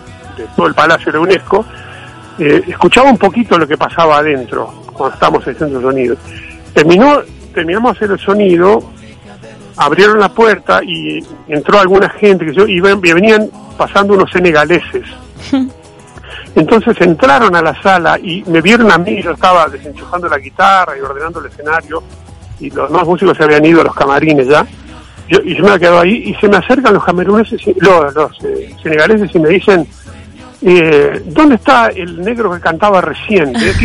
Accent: Uruguay; Digo, sí, soy medio negro, le decía, soy uruguayo.

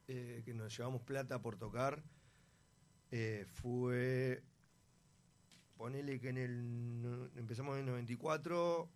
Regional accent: Buenos Aires, Argentina; moved away; Yo me crié primero en Buenos Aires.

